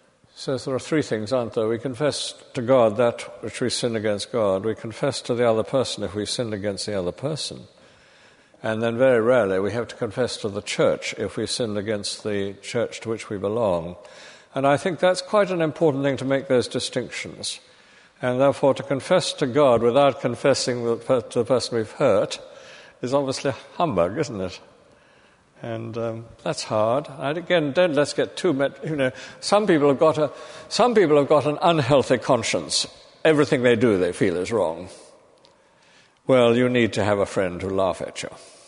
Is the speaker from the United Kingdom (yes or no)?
yes; United Kingdom; And we're very private as British people.